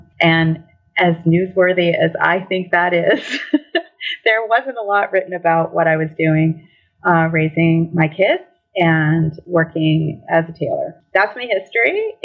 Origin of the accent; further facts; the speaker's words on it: San Francisco, California, United States; born there; also born or lived in Louisiana / Maine; I was born in San Francisco and have lived as far south as Louisiana, lived as far north as Maine, all up and down the East Coast, lived overseas.